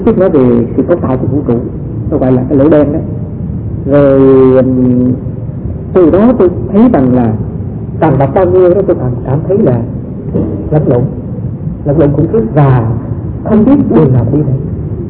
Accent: Myanmar; Tôi sinh trưởng ở vùng Miến Điện nhưng lại được giáo dục ở trong cái một cái trường học mà theo cái truyền thống Tây phương.

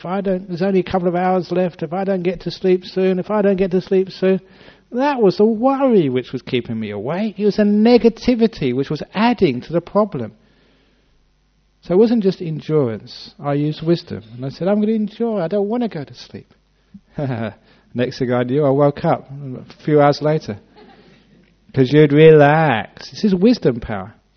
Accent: England, United Kingdom; born there; I was born in England.

